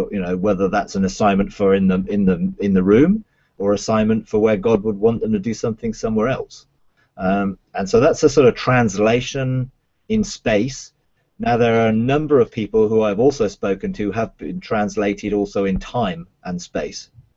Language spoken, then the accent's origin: English; England, United Kingdom; I'm English, so I don't quite remember all the details